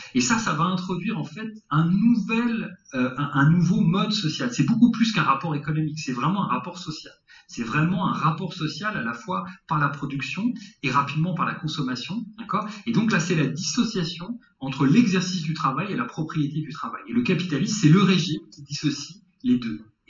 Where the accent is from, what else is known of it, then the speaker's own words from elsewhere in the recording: Paris, Île-de-France, France; born there; moi, j'habite à Paris, je suis né à Paris